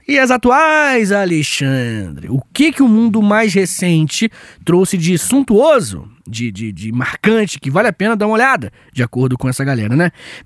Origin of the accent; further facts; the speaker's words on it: Rio de Janeiro, Brazil; olhando pro Corcovado lá no Rio de Janeiro, minha terrinha